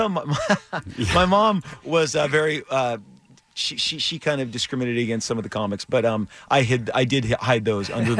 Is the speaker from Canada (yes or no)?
no; Anaheim, California, United States; where I grew up in Anaheim, on the corner of Magnolia and Broadway